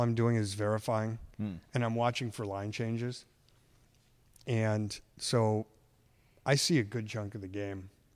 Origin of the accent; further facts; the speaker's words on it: Muskegon, Michigan, United States; now in California, United States; We grew up in Muskegon together. We graduated. We went to rival high schools, graduated same year.